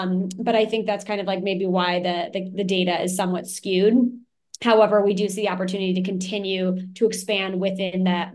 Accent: Wisconsin, United States; For me, I grew up in Wisconsin.

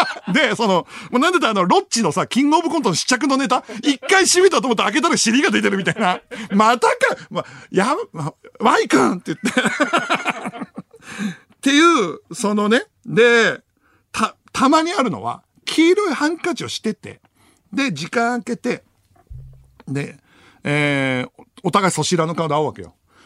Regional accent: Fukushima, Japan; 俺訛ってないと思ってたから、じゃんとか使ってたし。で、あ、俺訛ってるんだと思って、で、 女の子とも喋れないし、方言も抜けてないと思ったから、その福島の同じ高校だった連中で

